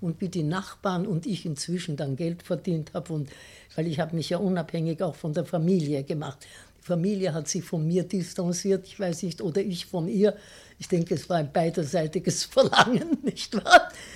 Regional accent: Vienna, Austria; ich bin Innenstadt. Ein, wissen Sie, ich bin aufgewachsen, also geboren bin ich in der Innenstadt, gar nicht weit von hier. Also geboren bin ich an sich im Nobelsanatorium Auersberg

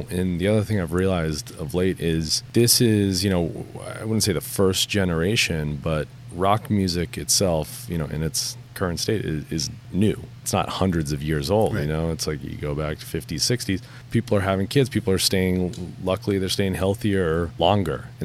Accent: Plainville, Massachusetts, United States; growing up in Plainville

